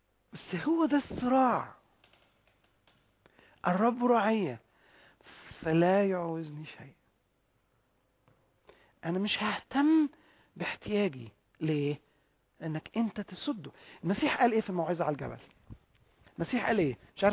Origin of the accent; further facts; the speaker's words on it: Egypt; مش موجود عندنا في مصر.